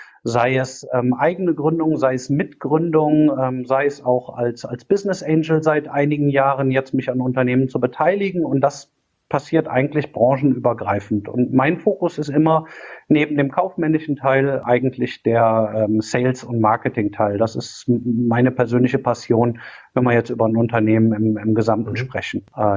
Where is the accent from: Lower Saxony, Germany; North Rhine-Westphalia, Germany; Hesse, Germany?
North Rhine-Westphalia, Germany; Cologne; Ich bin 42 Jahre alt, komme aus Köln und auch gebürtig hier aus der Kölner Ecke